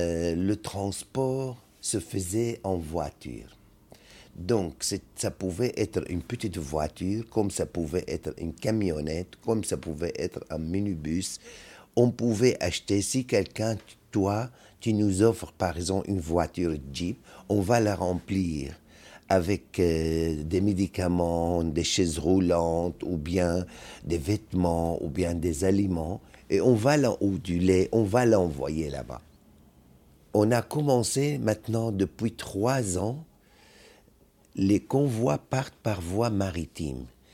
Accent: Syria; French is a second language; moved away as an adult; also born or lived in France; Je suis d'origine syrienne, et j'ai quitté la Syrie, pas parce que j'étais amoureux, que je suivais une fille, hein. Non, c'était pour étudier.

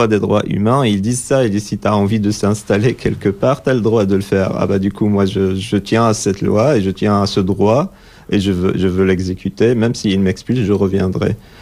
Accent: Morocco; now in France; je suis fier que je viens du Maroc, par exemple, et tout ça. Mais j'ai plus envie de revenir chez moi parce que ça fait 11 ans que j'ai quitté mon pays.

